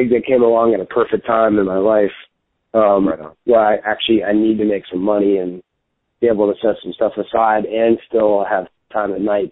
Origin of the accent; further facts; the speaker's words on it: New Orleans, Louisiana, United States; Well, I lived there as a child. I was exposed to some jazz when I was a kid.